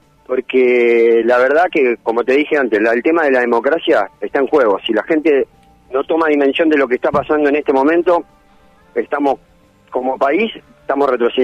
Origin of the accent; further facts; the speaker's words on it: La Matanza, Buenos Aires Province, Argentina; Nosotros somos de La Matanza.